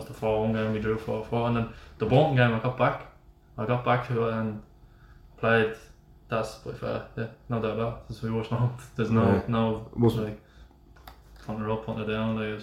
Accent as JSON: {"language": "English", "town": "Dublin", "region": "Leinster", "country": "Ireland", "said": "I'm from Cabra, I played for Bowers when I was younger"}